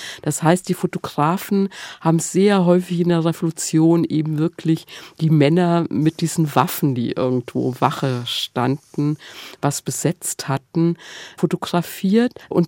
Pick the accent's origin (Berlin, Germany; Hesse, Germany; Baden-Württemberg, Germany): Hesse, Germany; Fulda; wo ich herkomme, aus Fulda, also eine bis heute sehr katholische Gegend.